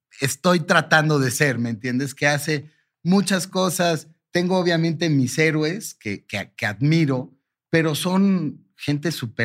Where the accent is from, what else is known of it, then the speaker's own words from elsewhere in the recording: Mexico; mi mamá nació en Turquía. Yo soy primera generación mexicano para fines prácticos.